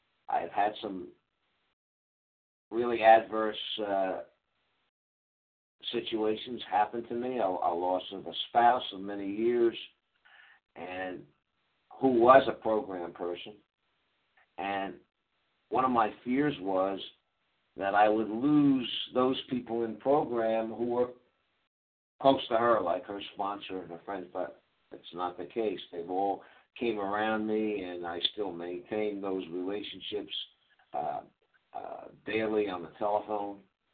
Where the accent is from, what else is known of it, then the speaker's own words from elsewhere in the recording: Coral Gables, Florida, United States; I am from Miami, Florida, in Coral Gables.